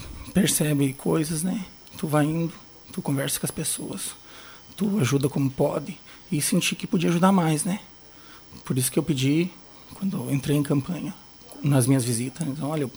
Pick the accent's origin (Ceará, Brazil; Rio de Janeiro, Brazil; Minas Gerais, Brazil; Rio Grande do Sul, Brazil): Rio Grande do Sul, Brazil; Iraí; also born or lived in São Leopoldo / Esteio; eu na verdade sou natural de São Leopoldo, né? Mas a minha família sempre foi daqui. Eles foram embora na época para trabalhar lá em Esteio, né? E daí ainda pequeno, e meus irmãos foi retornado de volta para Iraí, né? Estudo aqui, me criei